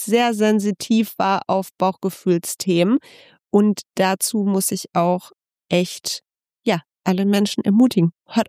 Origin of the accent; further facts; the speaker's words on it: Gelsenkirchen, North Rhine-Westphalia, Germany; Ich komme nicht irgendwie aus dieser super Münchner Schickeria. Ich komme aus Gelsenkirchen so.